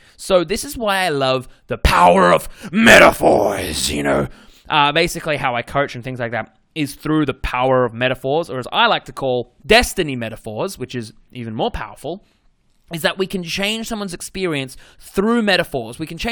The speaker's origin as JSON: {"language": "English", "country": "Australia", "tie": "born or raised there", "accent": "Australian", "said": "You know, in Australia, mate, when we're in year 10, I think it's like 16, that's my Australian fucking accent."}